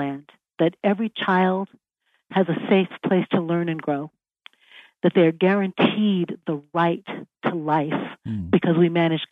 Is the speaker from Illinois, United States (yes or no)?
yes; Chicago, Illinois, United States; You know, I grew up in Chicago. So shootings on playgrounds and shootings in alleys and shootings on city streets really marked my childhood.